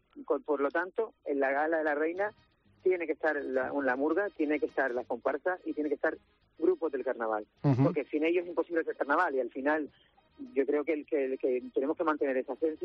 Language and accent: Spanish; Las Palmas de Gran Canaria, Canary Islands, Spain; yo recuerdo que soy del barrio de Isleta